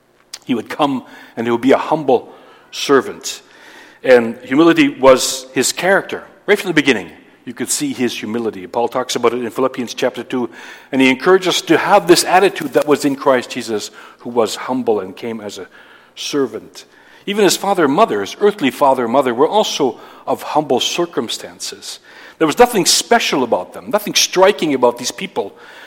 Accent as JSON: {"language": "English", "town": "Vancouver", "region": "British Columbia", "country": "Canada", "moved": "yes", "lives_now": "Belgium", "said": "I'm from Vancouver."}